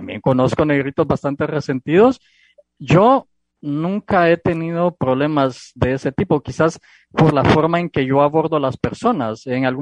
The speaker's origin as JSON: {"language": "Spanish", "country": "Guatemala", "said": "yo que soy guatemalteco"}